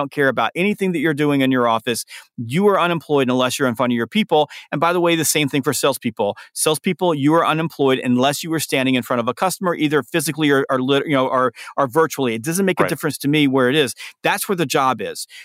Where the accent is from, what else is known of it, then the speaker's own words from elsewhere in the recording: the South, United States; and I'm from the South, that's why this was a long answer.